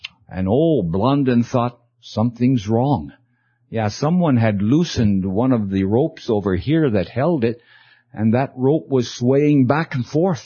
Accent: Canada; Now I come from Canada, and I'm going to ask a question.

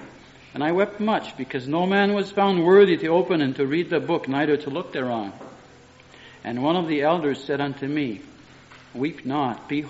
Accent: Quebec, Canada; But I'm from Quebec, but still.

